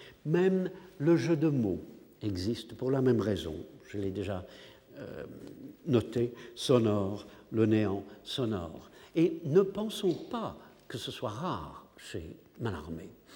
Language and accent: French; England, United Kingdom; Et après tout, puisque je suis anglais, peut-être que je suis sensible à ce genre d'effet.